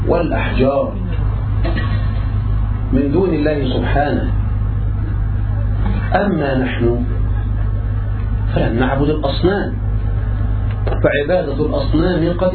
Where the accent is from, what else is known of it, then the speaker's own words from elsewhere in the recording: Egypt; احنا مصريين، احنا أولى بهذا.